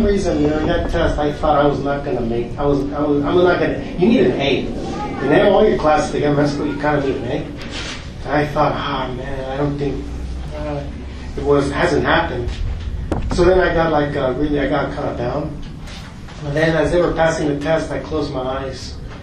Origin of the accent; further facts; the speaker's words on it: San Jose, California, United States; And then growing up in San Jose and adjusting to life in the United States and then going to college, and it was very difficult.